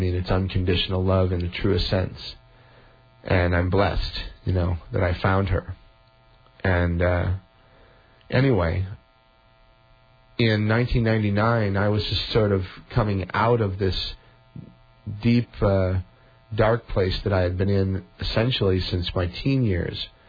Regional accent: Chicago, Illinois, United States; now in Missouri, United States; I'm from the Chicago area originally, but being in Missouri, although for some people it might not be, that great, for me it's amazing.

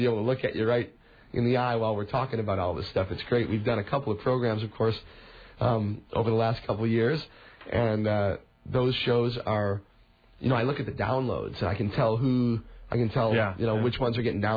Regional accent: Rockford, Illinois, United States; born there; I was born in Rockford, Illinois.

